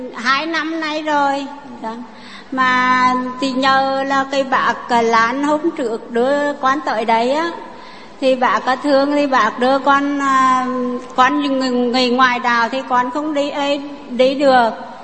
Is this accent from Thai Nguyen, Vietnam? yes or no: no; Nghệ An, Vietnam; Quê con ở Nghệ An.